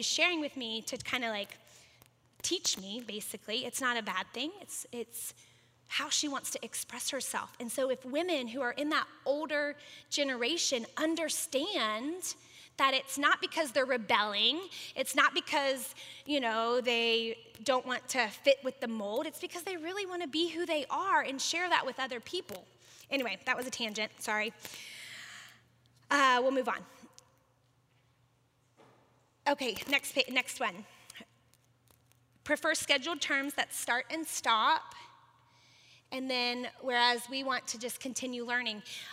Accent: Florida, United States; We're from Florida. So for somebody there to know my husband's mom and to know their family was just like, it was unheard of.

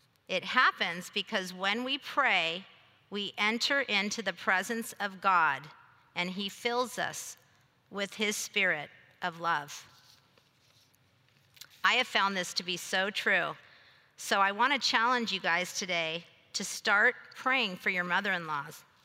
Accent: California, United States; As some of you know, I grew up in Sonoma County. In fact, my parents and siblings live in Santa Rosa, where all the fires were.

